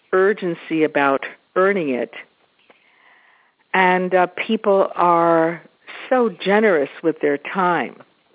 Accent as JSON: {"language": "English", "country": "United States", "said": "I was from the United States."}